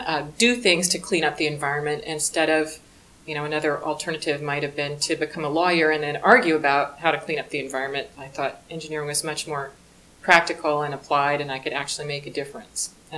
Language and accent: English; Lynchburg, Virginia, United States; I was born and raised in Lynchburg, Virginia.